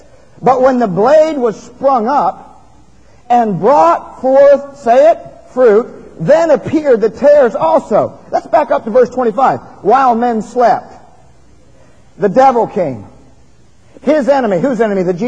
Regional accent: Ohio, United States; I grew up in Ohio. I grew up in a farming community. I worked out on the farms.

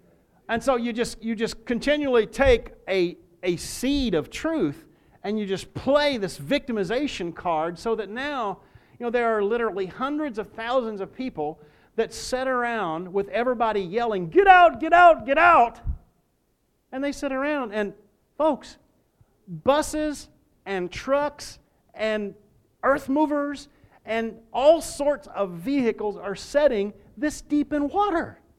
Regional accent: the South, United States; It's been so long, I'm from the South. I don't even know if I even had ancestors that owned slaves.

